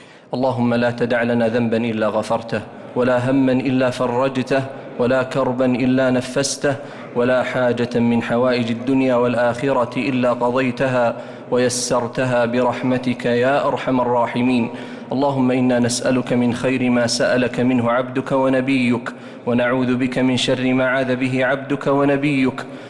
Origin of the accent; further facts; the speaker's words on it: Saudi Arabia; اللهم اجعل بلادنا المملكة العربية السعودية بلاد خير وبركة